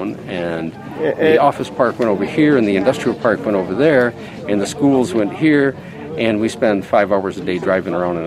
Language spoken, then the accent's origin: English; Detroit, Michigan, United States; and I grew up in Detroit, and I grew up in Detroit when it was a beautiful city.